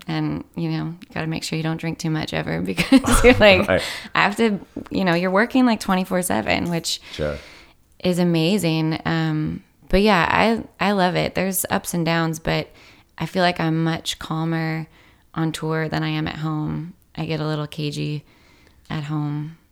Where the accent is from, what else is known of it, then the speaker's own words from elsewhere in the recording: Washington, United States; also born or lived in San Diego / D.C. / Naples, Italy; Mostly Washington State. We would get stationed elsewhere and then come back to Washington a lot. But we were in San Diego, D.C., Naples, Italy.